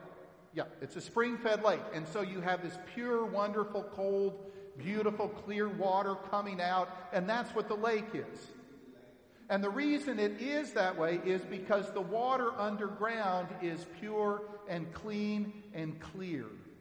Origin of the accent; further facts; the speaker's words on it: Texas, United States; I'm from Texas, so it has two syllables, hail.